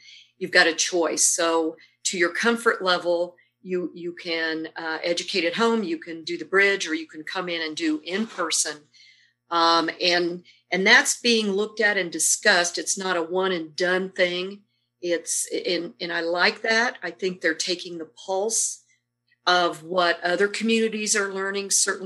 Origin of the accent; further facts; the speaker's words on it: Indiana, United States; also born or lived in Texas; So I was born and raised here in Indiana, went to public school in Madison County. I'm a graduate of Indiana State University and left for a few years to start my career in Texas, came back to southern Indiana